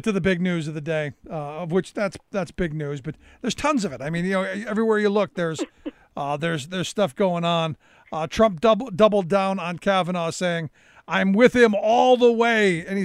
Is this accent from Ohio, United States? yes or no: yes; Cleveland, Ohio, United States; He's in my hometown of Cleveland on WTAM there, which is the giant talk station in the area